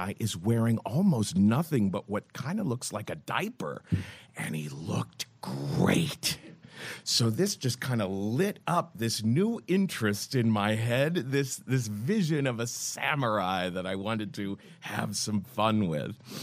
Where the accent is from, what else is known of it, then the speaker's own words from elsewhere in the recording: Ohio, United States; that's easier than saying no because, you know, I'm from Ohio.